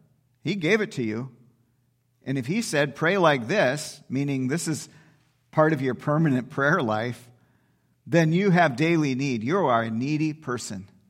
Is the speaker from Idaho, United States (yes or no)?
no; North Dakota, United States; but in North Dakota, my home state